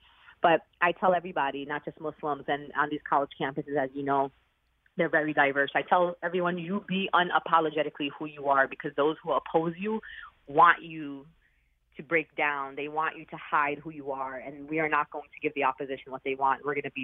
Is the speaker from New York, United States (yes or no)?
yes; New York City, New York, United States; I mean, I'm a New Yorker, and I unfortunately lived through the horrific attacks of 9/11